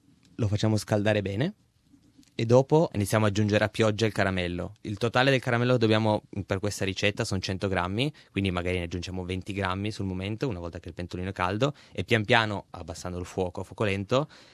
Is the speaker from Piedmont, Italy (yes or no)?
yes; Turin, Piedmont, Italy; Sì, sono di Torino